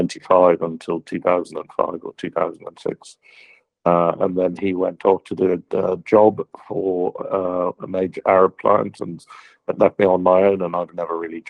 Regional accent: Leinster, Ireland; I was born and brought up in Ireland at the Curragh.

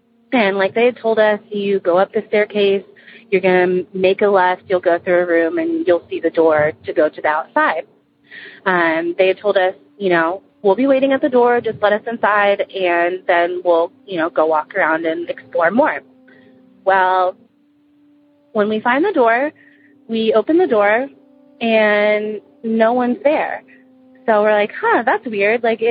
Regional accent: Dallas, Texas, United States; I'm from Dallas, Texas.

